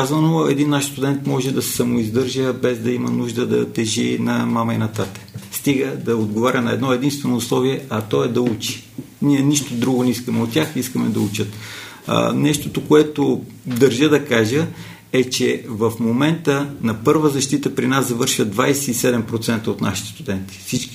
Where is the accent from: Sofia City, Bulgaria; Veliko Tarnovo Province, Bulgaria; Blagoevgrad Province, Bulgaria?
Blagoevgrad Province, Bulgaria; Sandanski; Моя път е като на всяко едно момче от провинцията. Аз съм от Сандански.